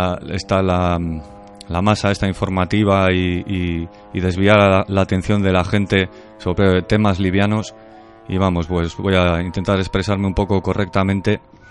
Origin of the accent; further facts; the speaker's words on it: Bilbao, Basque Country, Spain; Que somos de Bilbao, chaval, que lo ha pagado Azcuna, seguro. No es que somos de Bilbao.